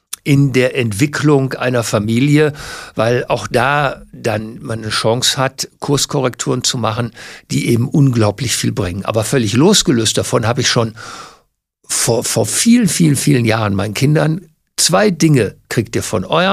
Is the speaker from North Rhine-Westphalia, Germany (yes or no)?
yes; Essen, North Rhine-Westphalia, Germany; born or raised there